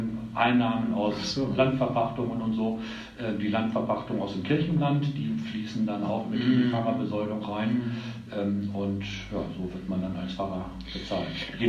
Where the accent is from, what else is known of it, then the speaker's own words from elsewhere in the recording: Lauingen, Lower Saxony, Germany; Ich komme aus Laubingen bei Königslutter.